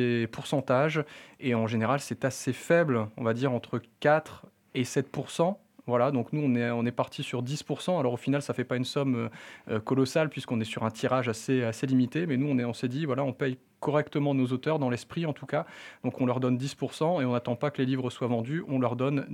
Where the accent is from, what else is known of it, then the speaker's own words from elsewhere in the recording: Lille, Hauts-de-France, France; parce qu'on est originaire de Lille